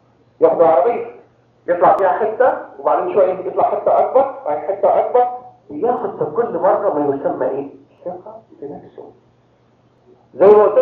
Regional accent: Cairo, Cairo Governorate, Egypt; now in United States; دخلت على الكنيسة أول مرة، أنا جاي من القاهرة.

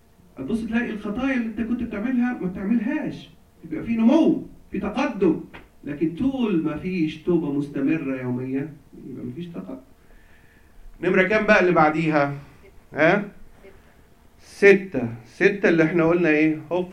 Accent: Egypt; يعني ما اعرفش الظاهره دي عندنا في مصر كتير قوي

